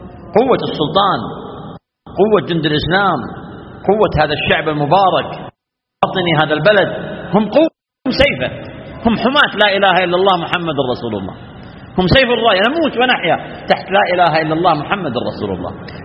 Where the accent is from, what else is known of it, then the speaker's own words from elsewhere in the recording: Saudi Arabia; بلادنا المملكة العربية السعودية